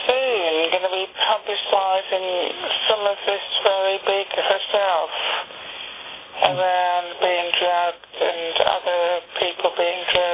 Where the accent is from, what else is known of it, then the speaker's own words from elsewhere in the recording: London, United Kingdom; also born or lived in Isle of Wight; And then I was on the Isle of Wight for a few years, and that really slowed my accent down. But I'm a Londoner, like Teresa